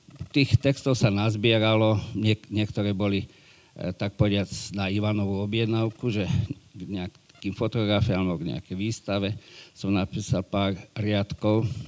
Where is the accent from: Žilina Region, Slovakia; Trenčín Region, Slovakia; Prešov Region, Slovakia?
Žilina Region, Slovakia; Lodno; ja som nedaleko z Dolných Kysúc, z obce Lodno